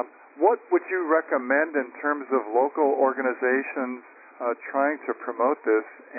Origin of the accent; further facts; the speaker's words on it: Columbus, Ohio, United States; from Columbus, Ohio.